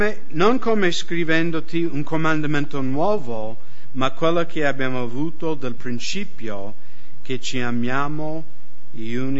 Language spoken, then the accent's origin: Italian; United States; Italian is a second language; noi americani, almeno delle mie parti, come siamo mezzi cowboy e mezzi boscaioli